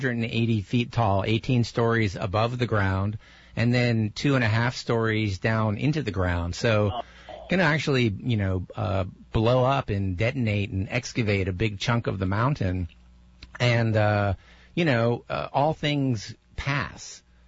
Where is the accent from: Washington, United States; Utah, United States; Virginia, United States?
Washington, United States; Seattle; I grew up in Seattle, and we have an extensive ferry system going back and forth across the Puget Sound.